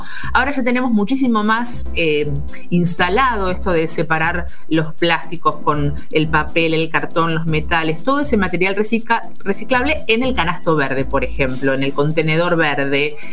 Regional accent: Argentina; Uno lo piensa como argentino rioplatense

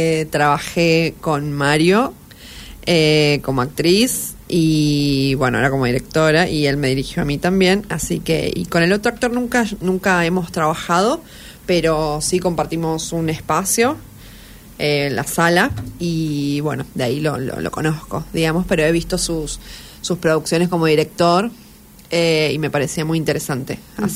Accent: Posadas, Misiones, Argentina; yo soy de Posadas, por eso digo, o sea, que no viví en el campo

